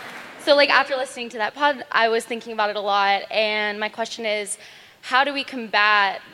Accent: Tennessee, United States; I'm Jewish, and I'm also from Tennessee, which means I know a lot of Jewish Trump voters.

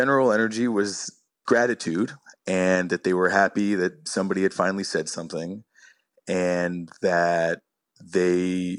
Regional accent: United States; that was not my experience growing up in the States. I felt very confident and safe being Jewish.

